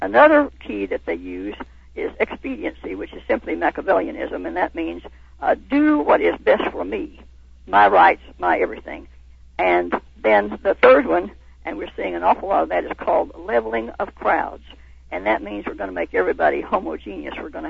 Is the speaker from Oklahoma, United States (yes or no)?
yes; McAlester, Oklahoma, United States; I was raised in McAllister, Oklahoma, where that was the home of the penitentiary there